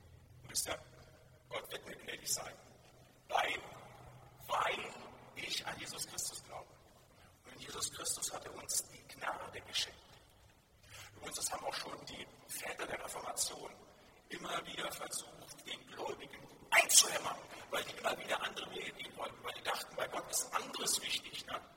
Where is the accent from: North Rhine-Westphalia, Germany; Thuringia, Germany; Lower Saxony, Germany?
North Rhine-Westphalia, Germany; Da, wo ich herkomme, aus den Gemeinschaftskreisen, das ist Finnland und Wittgenstein